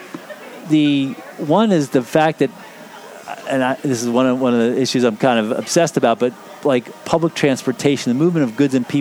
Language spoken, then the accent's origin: English; Baltimore, Maryland, United States; I met an Irish priest there when he learned I was from Baltimore, asked me about The Wire.